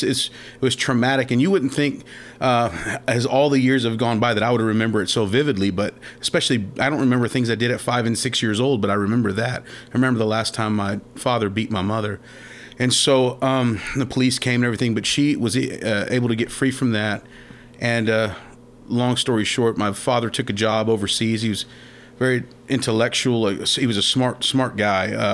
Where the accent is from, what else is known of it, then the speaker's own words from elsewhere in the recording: Victoria, Texas, United States; also born or lived in California; I grew up raised by a single mother, Victoria, Texas. I was born in California, but my father was in the military. He was in the Air Force.